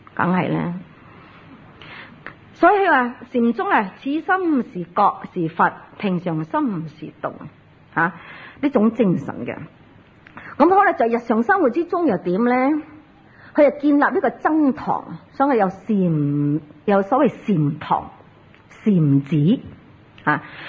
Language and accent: Cantonese; Hong Kong; 我哋香港人咧，去台湾受戒